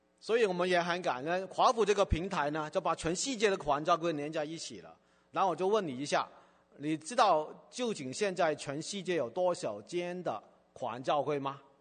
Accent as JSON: {"language": "Chinese", "country": "Hong Kong", "tie": "born or raised there", "said": "我在香港长大，我在香港长大的时候大概70年代吧，那个时候我在念中学，还没有改革开放"}